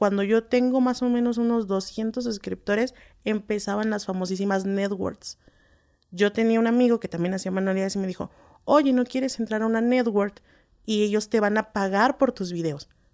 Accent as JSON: {"language": "Spanish", "town": "Ciudad Nezahualcóyotl", "region": "State of Mexico", "country": "Mexico", "said": "yo tengo 32 años, soy de Ciudad Nezahualcóyotl, Estado de México"}